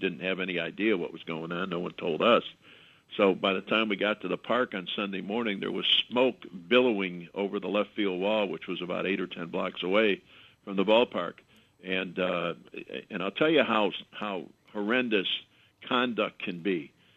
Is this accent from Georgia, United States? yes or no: no; Chicago, Illinois, United States; And I'm born and raised in Chicago, the Loop.